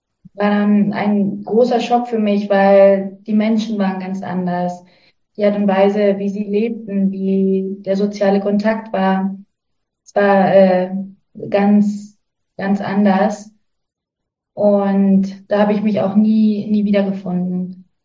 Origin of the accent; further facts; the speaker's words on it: Guatemala; Und ja, ich bin hier in Guatemala aufgewachsen. Seit ich klein bin, wurden wir sozusagen von einer Maya-Familie adoptiert worden.